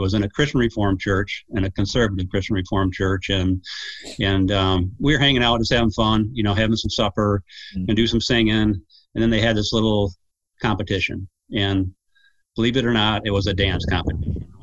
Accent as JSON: {"language": "English", "town": "Jenison", "region": "Michigan", "country": "United States", "tie": "born or raised there", "said": "I grew up in Jenison. When Nancy and I got married, we lived in Jenison, and I now live in Georgetown. Well, actually it's a Granville address."}